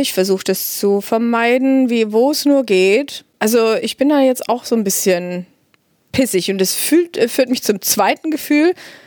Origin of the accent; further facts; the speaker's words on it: Germany; weil als Deutsche, ja, Race Ethnicity, da reden wir nicht drüber, das registrieren wir nicht, das gibt sich, ist auch als Europäer völlig bescheuert, ehrlich gesagt.